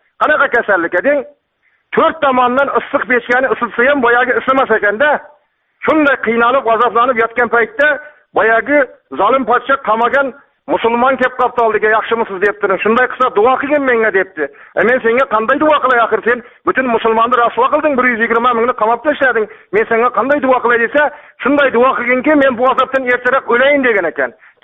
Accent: Jizzakh Region, Uzbekistan; Ha, men Jizzax viloyatining Baxmal tumanidan

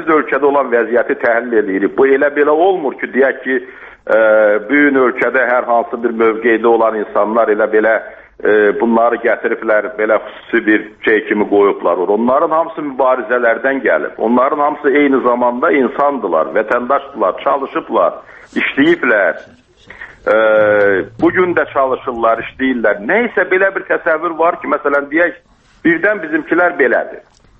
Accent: Qazax, Qazax District, Azerbaijan; qardaş, mən də Qazaqlıyam.

